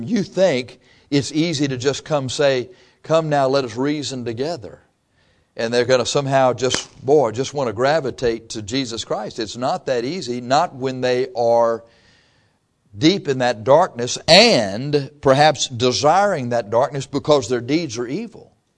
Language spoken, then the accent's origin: English; Texas, United States; I came from Texas.